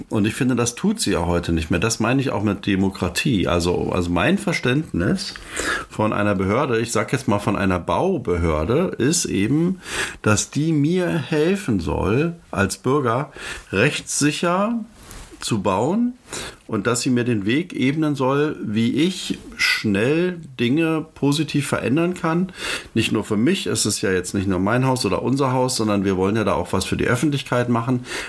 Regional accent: East Germany, Germany; Und ich kenne es ja auch anders, bin ja aus der DDR.

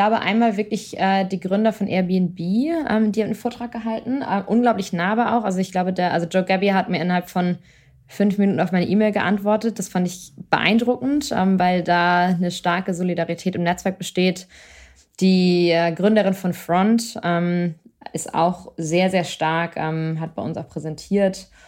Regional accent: Schleswig-Holstein, Germany; also born or lived in Hamburg; ich bin ja an der Grenze zu Dänemark aufgewachsen.

